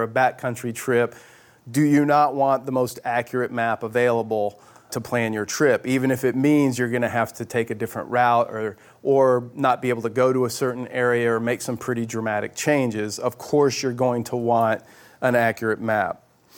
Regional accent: Houston, Texas, United States; moved away; which didn't make a whole bunch of sense for a guy born and raised in Houston, Texas, but there you have it.

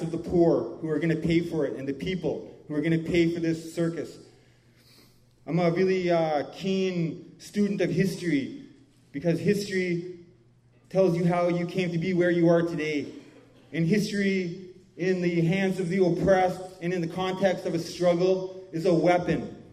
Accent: British Columbia, Canada; I'm from the Kwakwaka'wakw Nation, as my brother Gert mentioned. And my people's territory is on North Vancouver Island.

